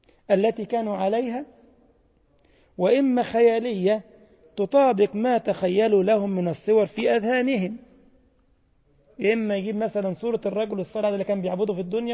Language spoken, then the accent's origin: Arabic; Egypt; واذكر عندنا في مصر قديما ونحن صغار كان يقول لك في منطقه في الهرم